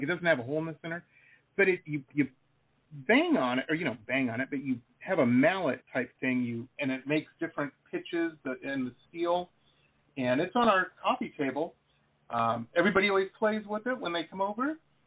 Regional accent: Detroit, Michigan, United States; Well, I tell you, I grew up in Detroit.

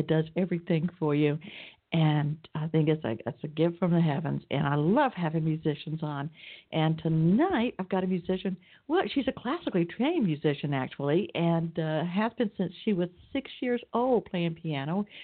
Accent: Atlanta, Georgia, United States; You might even tell from my accent I'm down here in Atlanta, Georgia.

